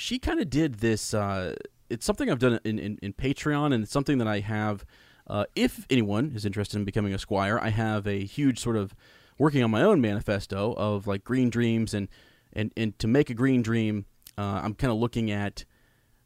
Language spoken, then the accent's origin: English; New Hampshire, United States; I hail from the Kingdom of New Hampshire.